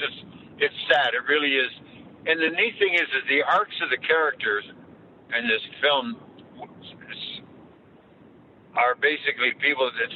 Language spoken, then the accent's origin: English; Canada; now in United States; And I'm a Canadian. I can't help it. I've been under a green card since 1979.